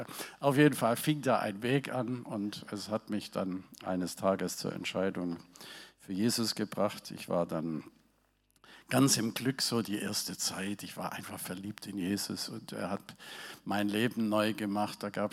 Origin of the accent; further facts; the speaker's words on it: Ravensburg, Baden-Württemberg, Germany; accent: Swabian; now in Hanover, Germany; Der Schwab, genau. Ich komme aus dem tiefsten Schwabenlande, 60 Jahre dort gelebt. Ravensburg und Umgebung, das ist die Metropole von Oberschwaben, nennt man das.